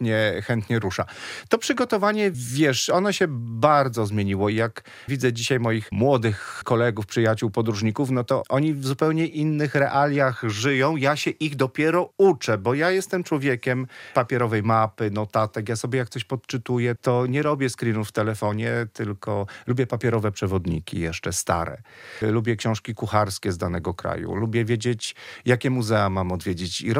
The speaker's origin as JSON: {"language": "Polish", "town": "Kraków", "region": "Lesser Poland", "country": "Poland", "said": "Ja jestem z Krakowa, więc oszczędność mam, że tak powiem, we krwi."}